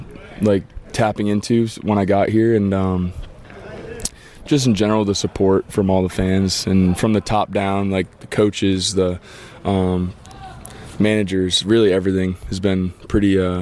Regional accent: Rhode Island, United States; I played 5 years at the University of Rhode Island, a D1 out of Rhode Island, my home state

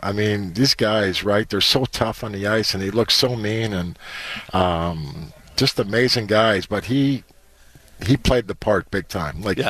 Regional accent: Montreal, Quebec, Canada; growing up in Montreal and dreaming about playing for the Canadiens when I was a young kid

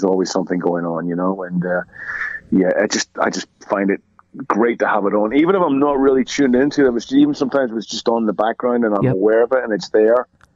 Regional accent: Ireland; I mean, it was really two bands for me, being Irish, and they were both Irish bands, you know, just because they belonged to us, you know.

